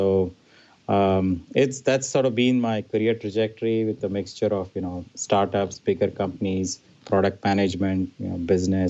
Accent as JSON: {"language": "English", "country": "India", "moved": "as an adult", "lives_now": "United States", "said": "I'm originally from India, and I'm an engineer by education"}